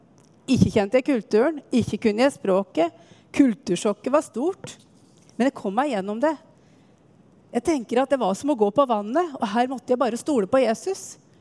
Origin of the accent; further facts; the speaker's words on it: Sigdal, Buskerud, Norway; Jeg har aldri gått på noen søndagsskole. Det finnes ingen bedehus i Sigdal der jeg kommer fra.